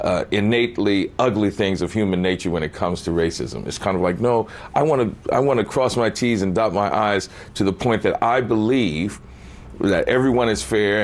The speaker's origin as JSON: {"language": "English", "town": "Pinpoint", "region": "Georgia", "country": "United States", "said": "I'm from Pinpoint, Georgia. I'm this poor"}